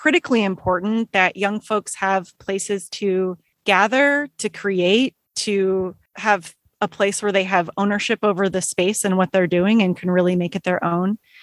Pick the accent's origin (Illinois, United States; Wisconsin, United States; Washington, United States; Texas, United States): Washington, United States; Olympia; when I grew up in Olympia and having music spaces available to me